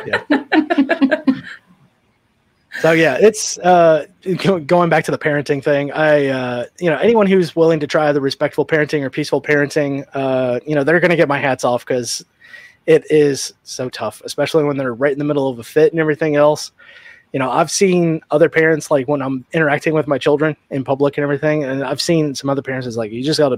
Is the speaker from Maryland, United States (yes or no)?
no; Sun Valley, Nevada, United States; right outside Reno in a little place called Sun Valley, which is the largest amalgamation of trailer parks in the known universe.